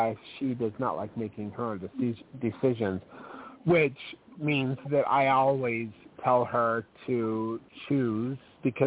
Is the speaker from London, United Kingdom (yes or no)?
no; Scotland, United Kingdom; And the Scottish know it. And I know it. I'm Scottish.